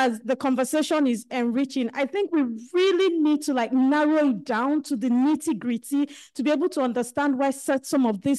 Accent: Nigeria; my home country, Nigeria

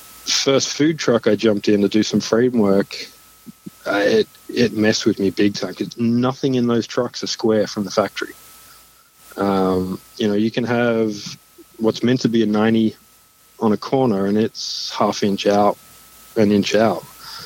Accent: Melbourne, Victoria, Australia; also born or lived in Northern Territory, Australia; So Australia, grew up just outside of Melbourne, and which is way southeast, and then also grew up in the Northern Territory, which is full blown outback on a 3,000 acre cattle station.

